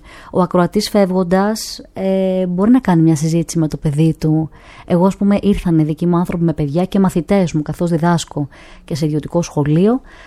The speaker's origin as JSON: {"language": "Greek", "region": "Crete", "country": "Greece", "said": "Εννοείται, εννοείται, γιατί είμαι και από την Κρήτη."}